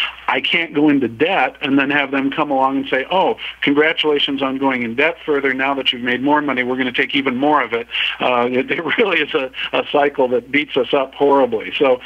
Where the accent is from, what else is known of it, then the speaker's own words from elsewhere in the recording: Tucson, Arizona, United States; born there; my sister, I was born in Tucson